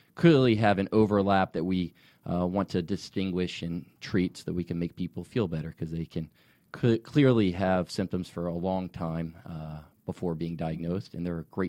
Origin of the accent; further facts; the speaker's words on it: Atlanta, Georgia, United States; Well, I'm originally from Atlanta, but have been with Atlanta Gastroenterology for the past few months